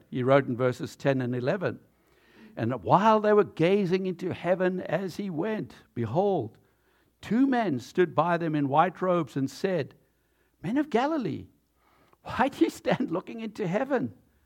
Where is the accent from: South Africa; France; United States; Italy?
South Africa; When I was growing up in South Africa, we actually recognized Ascension Thursday.